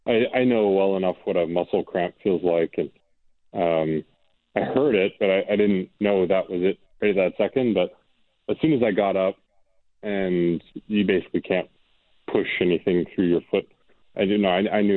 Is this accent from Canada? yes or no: yes; Canada; I think being a Canadian kid, we actually had off seasons with baseball.